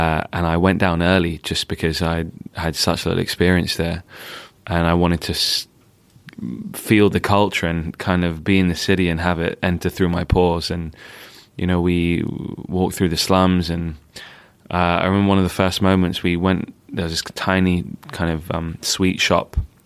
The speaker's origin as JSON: {"language": "English", "region": "London", "country": "United Kingdom", "tie": "born or raised there", "said": "I spent my time growing up in Northwest London, going to school and trying to be as as British or as grime as I could be."}